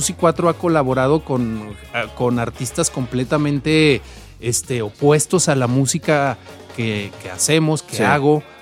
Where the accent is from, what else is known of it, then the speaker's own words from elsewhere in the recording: Guadalajara, Jalisco, Mexico; Que salgo de Guadalajara, yo soy de Guadalajara